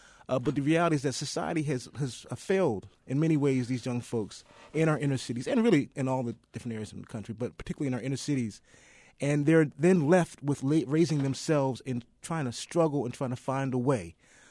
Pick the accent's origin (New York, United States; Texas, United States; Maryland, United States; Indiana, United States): Maryland, United States; Baltimore; I'm from West Baltimore. When I drive up and down Pennsylvania Avenue, I don't, you know, I'm 45, so I don't remember those days.